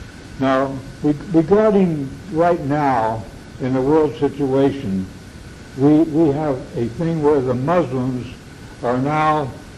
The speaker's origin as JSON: {"language": "English", "town": "East Orange", "region": "New Jersey", "country": "United States", "tie": "born there", "said": "I was born in East Orange, New Jersey."}